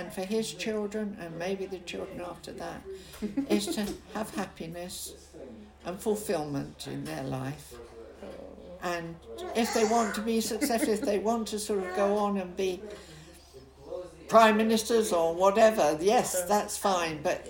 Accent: London, United Kingdom; because I came from the East End of London, everyone around there was very, very, very posh, very well heeled, which is meaning very well off.

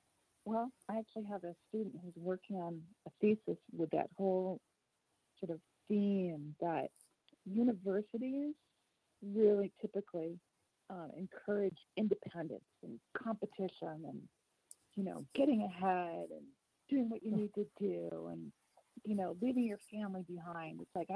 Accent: El Cerrito, California, United States; Yeah, well, I grew up in El Cerrito.

